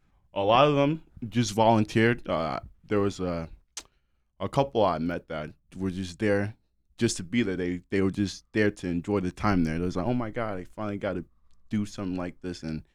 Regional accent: Fargo, North Dakota, United States; now in Cleveland, United States; Well, I moved from North Dakota... Fargo, North Dakota, to Cleveland, Ohio, 2019, after I graduated.

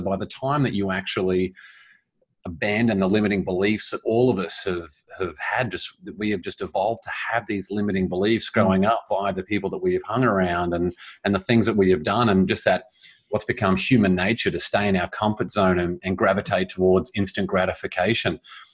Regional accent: Brisbane, Queensland, Australia; I grew up in Brisbane, so I spent 10 years in financial planning there after university

